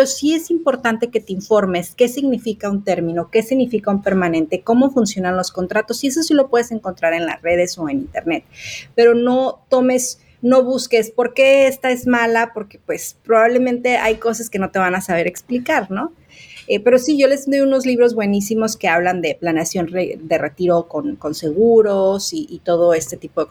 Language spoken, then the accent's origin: Spanish; Mexico; Yo soy de México y en México este es de los seguros es un tabú